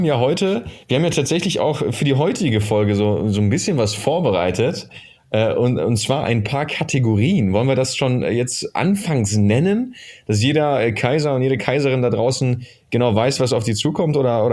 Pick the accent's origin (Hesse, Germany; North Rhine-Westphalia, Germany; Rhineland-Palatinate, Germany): North Rhine-Westphalia, Germany; Tratsch und Klatsch sagt man bei uns im Ruhrpott.